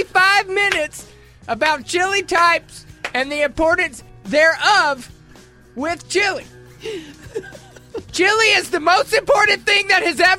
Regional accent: New Mexico, United States; Born and raised in New Mexico.

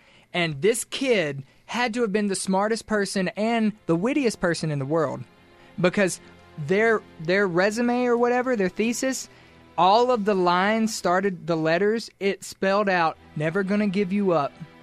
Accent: Mississippi, United States; I grew up in Mississippi, man.

